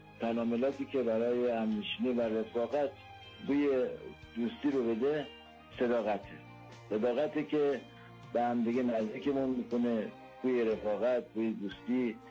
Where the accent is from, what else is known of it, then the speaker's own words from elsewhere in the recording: Khorasan, Iran; و سرابی هم از خراسان هستم.